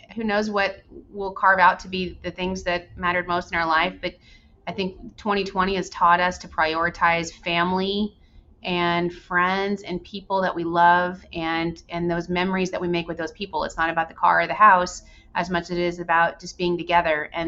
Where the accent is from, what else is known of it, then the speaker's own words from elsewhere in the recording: Texas, United States; I went to Arizona State University. I'm originally from West Texas.